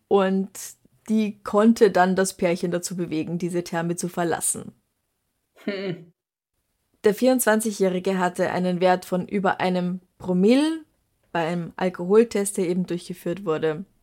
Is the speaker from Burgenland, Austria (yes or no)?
no; Bregenz, Vorarlberg, Austria; now in Vienna, Austria; Ich komme ursprünglich aus Bregenz und bin vor kurzem nach Wien gezogen.